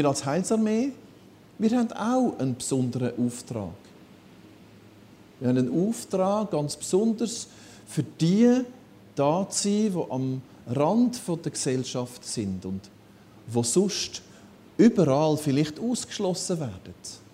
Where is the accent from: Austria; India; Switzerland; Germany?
Switzerland; Aber ich bin auch Schweizer, also ich habe da ein kleines Problem.